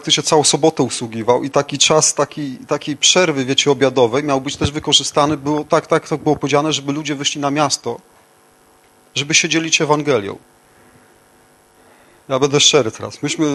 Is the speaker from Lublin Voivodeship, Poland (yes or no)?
yes; Świdnik, Lublin Voivodeship, Poland; kiedy usłyszał, że my jesteśmy ze Świdnika, to no o, ziomale